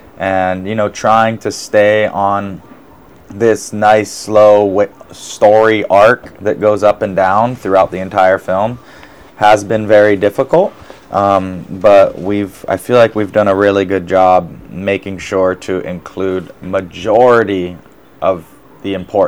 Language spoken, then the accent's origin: English; Lahaina, Hawaii, United States; Yeah, so Blake and I and DeAndre, you know, we grew up in Lahaina here when it really was a plantation era.